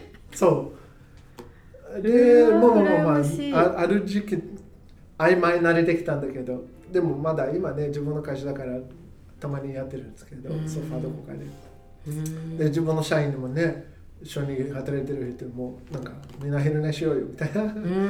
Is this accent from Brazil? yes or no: yes; Brazil; Japanese is a second language; でも日本さ、僕ブラジル人から言うとシエスタ